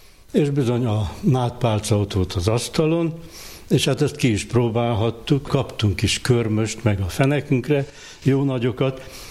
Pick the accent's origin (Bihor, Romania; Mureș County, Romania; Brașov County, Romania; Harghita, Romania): Brașov County, Romania; Brașov; de 39-ben születtem Brassóban. Egyszerű emberek voltak a szüleim. A nagyapám a város szélén épített házat, onnan a város széléről küldte el ki iskolába, óvodába kezdtem.